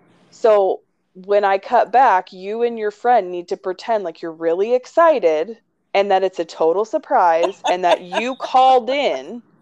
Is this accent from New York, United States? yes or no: no; Seattle, Washington, United States; I'm from Seattle. I have an excuse.